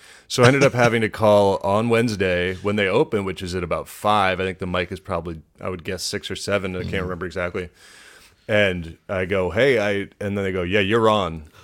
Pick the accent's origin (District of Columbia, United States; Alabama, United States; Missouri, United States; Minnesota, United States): District of Columbia, United States; Washington; I grew up in beautiful Washington, D.C.